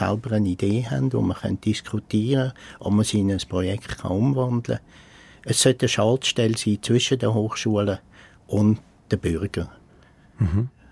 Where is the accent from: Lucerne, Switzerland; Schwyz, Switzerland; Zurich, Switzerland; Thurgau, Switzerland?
Zurich, Switzerland; Bei Dialekt können wir zur Not auch mit einem Berner zusammenarbeiten, auch als Zürcher.